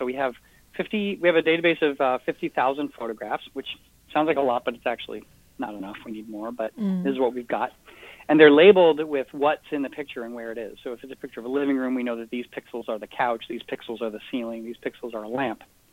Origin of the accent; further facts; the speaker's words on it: United States; now in Canada; So if I live in Canada and, you know, and I'm an American.